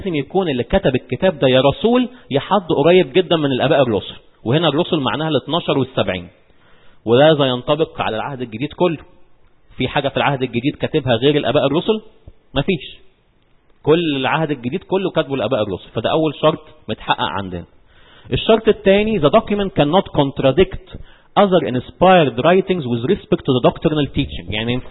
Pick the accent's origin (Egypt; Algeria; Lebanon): Egypt; فاحنا عندنا في مصر البابا هو البطرك